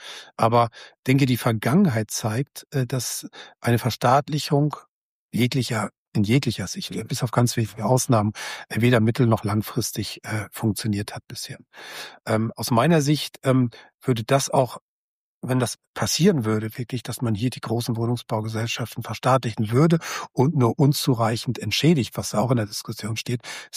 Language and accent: German; North Rhine-Westphalia, Germany; Ich komme aus der Nähe von Bonn